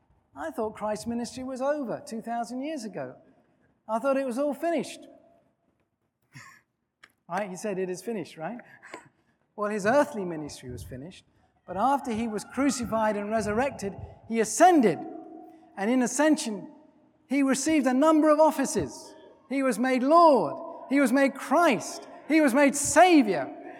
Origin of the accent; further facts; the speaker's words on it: England, United Kingdom; You know, I'm an Englishman and I've been educated